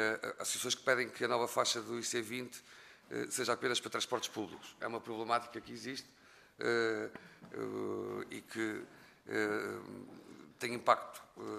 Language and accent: Portuguese; Viana do Castelo, Norte, Portugal; eu sou muito a norte, sou de Viana do Castelo